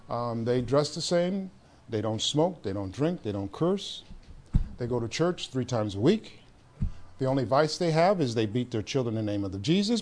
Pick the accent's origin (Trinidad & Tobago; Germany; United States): United States; San Francisco, California; us to California, to San Francisco, to raise as their children, because that's the way it was. And I grew up being versed in the King James Version.